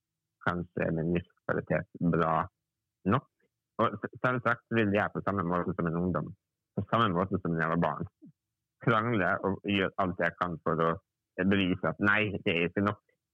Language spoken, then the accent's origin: Norwegian; Møre og Romsdal, Norway; Fordi jeg er sunnmøring, og vi er god med tall.